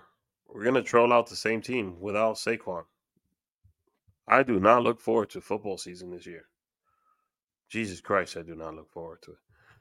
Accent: New York, United States; I think I'm more Brooklyn than you guys, and I'm from Washington Heights.

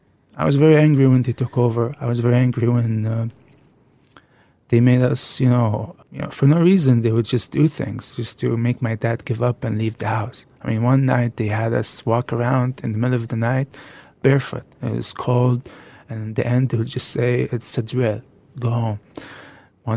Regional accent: Gaza, Gaza Strip, Palestine; and then I said, hey, I'm from Gaza.

